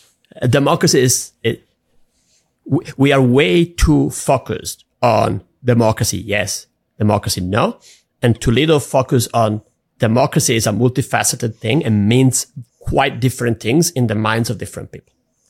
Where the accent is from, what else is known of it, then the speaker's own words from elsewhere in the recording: Italy; I'm from Italy, so it's a bit different than the US, but when I was a child, there were literally 6-7 TV channels.